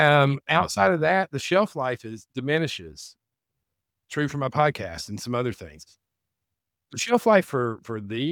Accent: Tennessee, United States; I'm a redneck from Tennessee, dude.

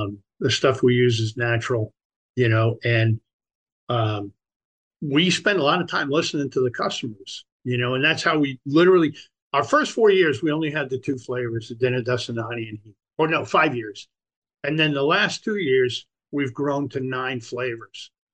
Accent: Maine, United States; none of which I've ever had. I'm from Maine.

